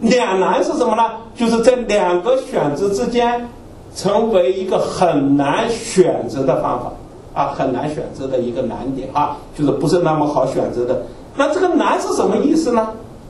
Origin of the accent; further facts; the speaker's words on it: Shanghai, China; moved away; 我是从上海出来的，在上海的时候，特别是到节假日的时候，原来那个南京路，节假日外地的时候就是人挤人呐。